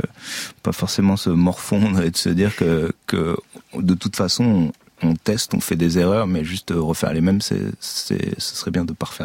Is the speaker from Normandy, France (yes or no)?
yes; Caen, Normandy, France; moi je viens de Caen.